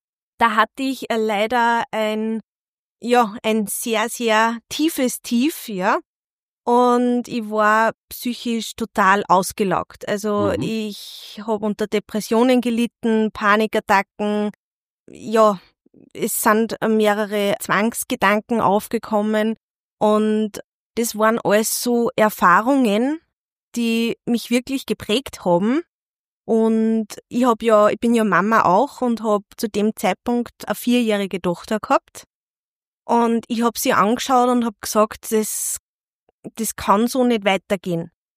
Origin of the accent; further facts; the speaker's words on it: Perg, Upper Austria, Austria; bin aus Perg, 28, Mentaltrainerin und Podcasterin.